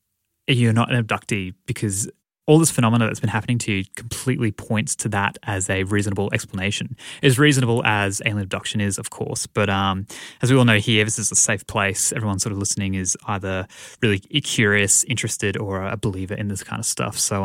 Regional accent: Australia; because I'm also Australian.

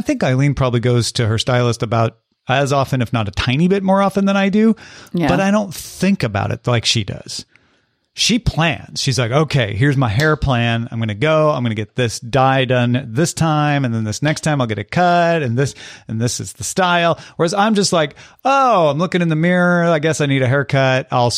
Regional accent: East Coast, United States; We're from the East Coast looking at the weird Oklahomans and Floridans.

